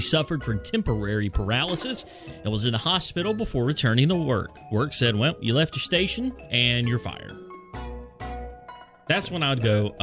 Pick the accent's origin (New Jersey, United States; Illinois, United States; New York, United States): New Jersey, United States; accent: Jersey; I was too busy focusing on my Jersey accent.